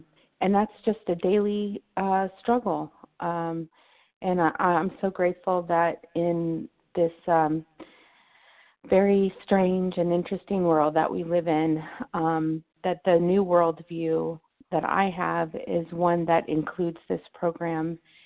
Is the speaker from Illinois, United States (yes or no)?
no; Torrance, California, United States; I'm from Torrance, California.